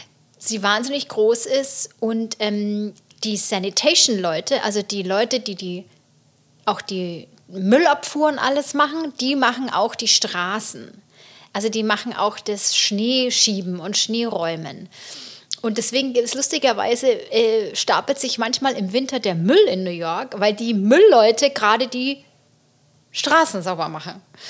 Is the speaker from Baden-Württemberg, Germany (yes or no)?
no; Munich, Bavaria, Germany; ich komme aus München